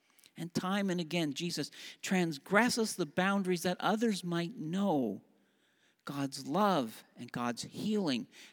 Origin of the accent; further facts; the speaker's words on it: Canada; I'm a Canadian.